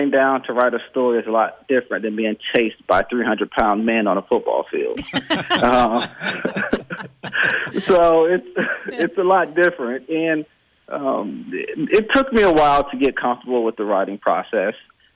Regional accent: Valdosta, Georgia, United States; I grew up in Valdosta, Georgia, a community that has a rich football tradition, and I was just like every other kid.

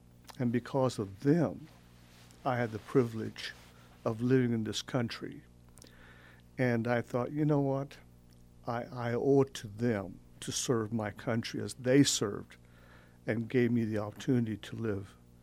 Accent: Junction City, Kansas, United States; And then in 1961, my parents moved to Junction City, Kansas, and became teachers there. And I grew up in Junction City.

